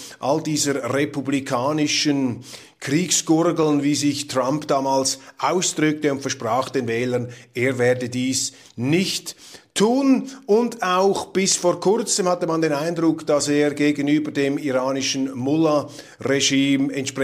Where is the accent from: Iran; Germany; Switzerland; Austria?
Switzerland